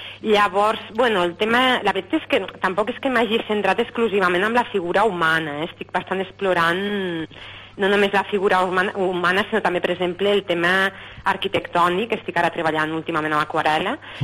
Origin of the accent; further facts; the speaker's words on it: Vilaller, Catalonia, Spain; soc nascuda a Vilaller. Vilaller és un poblet molt, molt maco